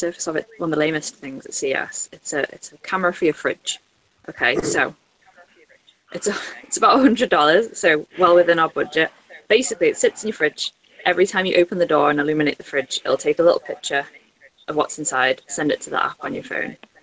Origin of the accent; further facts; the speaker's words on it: Chester, North West England, United Kingdom; I'm from Chester.